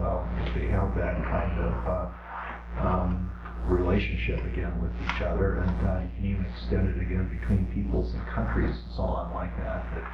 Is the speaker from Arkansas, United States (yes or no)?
no; Seattle, Washington, United States; I'm from Seattle